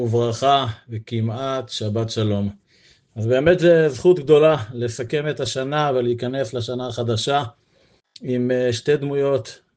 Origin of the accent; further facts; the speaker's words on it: Beit Gamliel, Central District, Israel; גם אני גדלתי בבית גמליאל